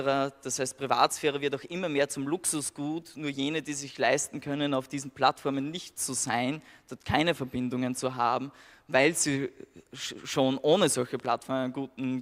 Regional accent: Austria; ich bin Österreicher

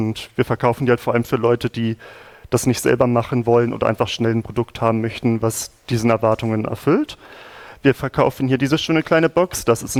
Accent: Braunschweig, Lower Saxony, Germany; Ich komme nicht aus Berlin, aber die Firma sitzt in Berlin. Ich komme aus Braunschweig.

